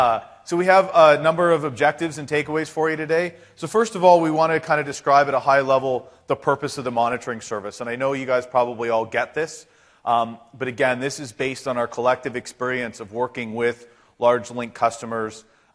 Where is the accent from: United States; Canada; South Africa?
Canada; And I'm the Canadian.